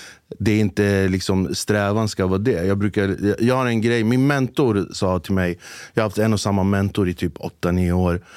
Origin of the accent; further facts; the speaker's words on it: Sweden; Jag är kurd från Turkiet, född och uppvuxen här i Sverige.